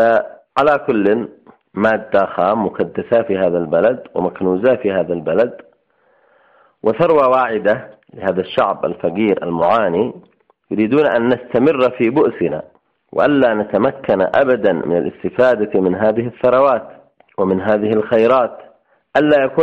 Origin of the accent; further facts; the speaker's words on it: Yemen; ولنا نحن كيمنيين